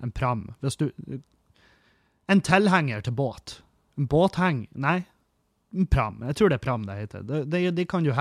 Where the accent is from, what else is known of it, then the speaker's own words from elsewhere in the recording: Halsa, Møre og Romsdal, Norway; jeg vokste opp på Halsa, og der produserer vi fiskfôr, og det er også masse laksemære i fjorden der.